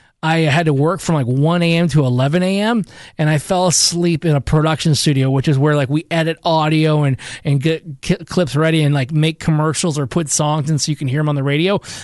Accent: Michigan, United States; I grew up in Michigan, so my friends went to a college. It's called Ferris State University. It's kind of in the northern part of Michigan.

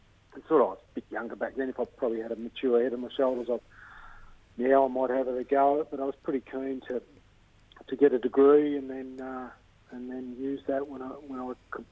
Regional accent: Robinvale, Victoria, Australia; So I was away, probably 8-9 years I was away from Mildura. So a lot of people did think I came from Ballarat, but no, I was a Robinvale boy.

